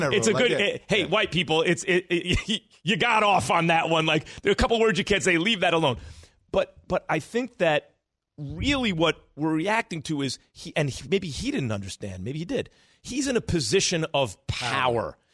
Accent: New York, United States; I grew up in New York.

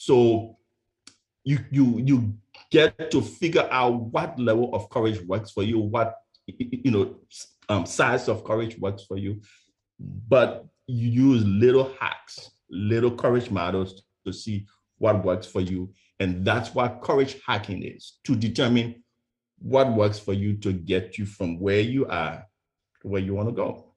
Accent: Liberia; now in United States; I'm originally from West Africa, specifically a country called Liberia.

